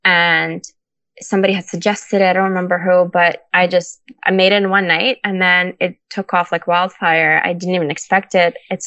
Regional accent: Ukraine; also born or lived in Brooklyn; because I'm from Ukraine and Brooklyn, so we don't do lawn signs.

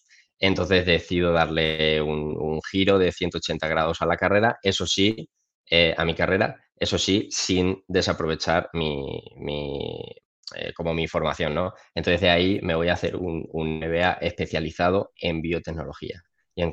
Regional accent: Villarrobledo, Castilla-La Mancha, Spain; Soy de Villarrobledo, de un pueblo de Albacete, tengo 26 años. Y bueno, nací en un entorno pues súper súper rural, súper humilde

